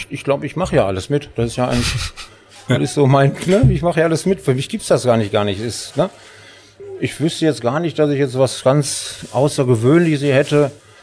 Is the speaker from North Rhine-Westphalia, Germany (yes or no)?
yes; Essen, North Rhine-Westphalia, Germany; Gebürtiger Heisinger.